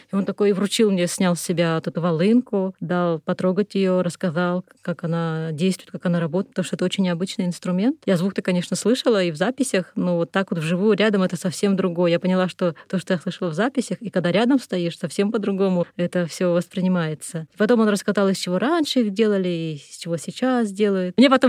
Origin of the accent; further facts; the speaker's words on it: Siberia, Russia; Я говорю, вот из России, там, из Сибири.